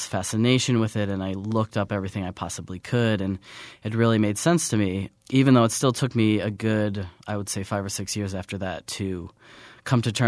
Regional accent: Menomonee Falls, Wisconsin, United States; Well, yeah, so I'm from Milwaukee. I grew up in Menominee Falls. I went to the Milwaukee High School of the Arts, and I went off to NYU.

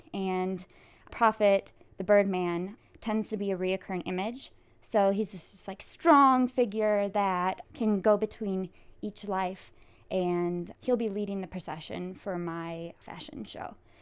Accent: Appleton, Wisconsin, United States; also born or lived in Minnesota; I am from the Midwest, Appleton, Wisconsin, and Minnesota.

